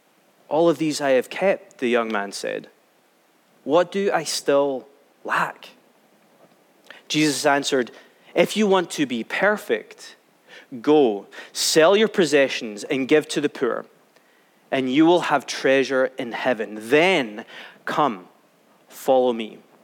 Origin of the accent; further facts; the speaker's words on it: Scotland, United Kingdom; I'm afraid I'm not English either. I am very proudly from Scotland.